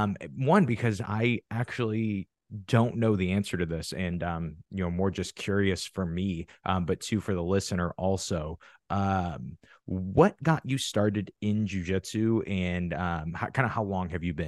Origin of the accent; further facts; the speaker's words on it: Midwest, United States; I would do like the cut lines on the side of my head to really show that I'm from the Midwest.